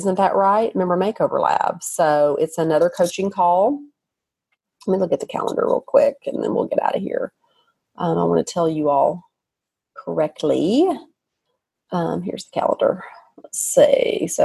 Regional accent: the South, United States; accent: Southern; I love my accent. I own it. You know, what can I do now about it? I'm Southern and I'm proud.

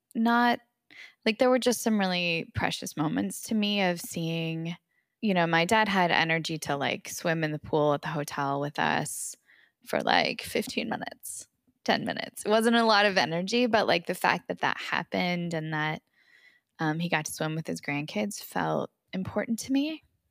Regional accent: Redding, California, United States; my hometown is Redding, California, which was pretty severely burnt in the Carr Fire, which is one of the wildfires that's burned throughout Northern California.

